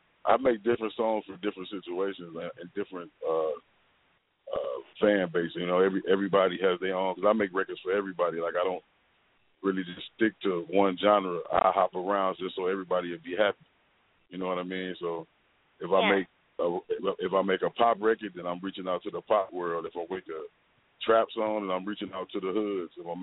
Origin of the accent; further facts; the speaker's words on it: Chicago, Illinois, United States; now in Atlanta, United States; Chicago, but I'm in ATL.